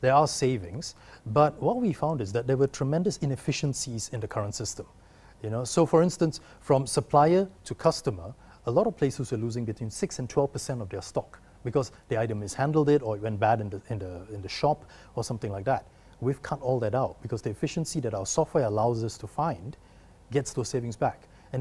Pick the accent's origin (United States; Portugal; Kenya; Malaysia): Malaysia; And, you know, being Malaysian